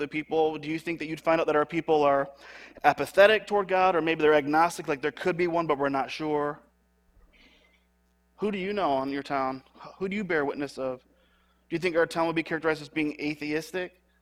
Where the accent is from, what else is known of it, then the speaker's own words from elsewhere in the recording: Royal Oak, Michigan, United States; born there; and of course I was born in Michigan, Royal Oak, Michigan, and moved over here in 1990 to the west side of the state